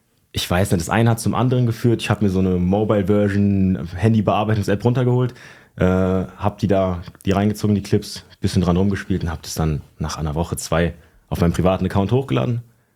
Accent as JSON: {"language": "German", "town": "Schlüchtern", "region": "Hesse", "country": "Germany", "said": "Es nennt sich Schlüchtern. Es ist zwischen Fulda und Frankfurt."}